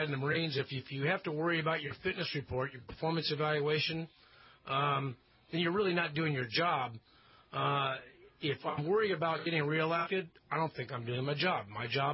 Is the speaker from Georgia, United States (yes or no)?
no; California, United States; also born or lived in New York / Texas; I was born in upstate New York. I grew up in California and lived a few years in Texas.